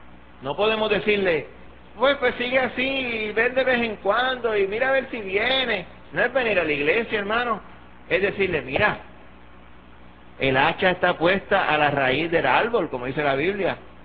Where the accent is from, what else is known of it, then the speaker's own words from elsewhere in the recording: Puerto Rico; por aquello de que somos puertorriqueños y todo el mundo es medio algo en los puertorriqueños